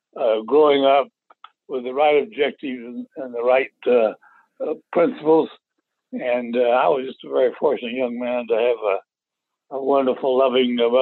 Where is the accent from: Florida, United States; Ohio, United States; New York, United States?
Florida, United States; There was a lot of mosquitoes here in Florida.